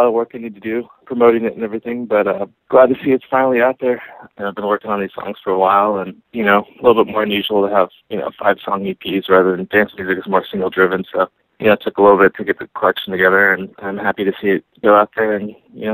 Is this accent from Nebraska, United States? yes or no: yes; Nebraska, United States; also born or lived in Oklahoma; now in New York, United States; Originally, I grew up in Nebraska and then moved to Oklahoma, spent quite a few years there, and then moved to New York about 2.5 years ago.